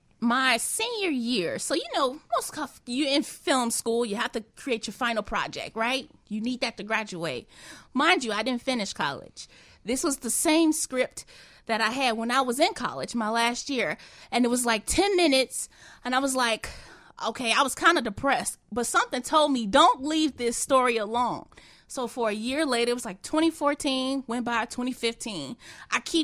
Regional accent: Inglewood, California, United States; Well, I was born and raised in Inglewood all my life. My family, they still live in the Inglewood community.

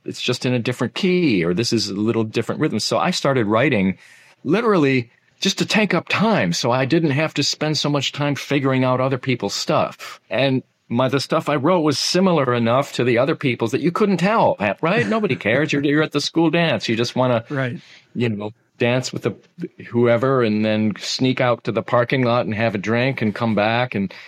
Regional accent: Detroit, Michigan, United States; Well, I grew up in the Detroit area, so I mean

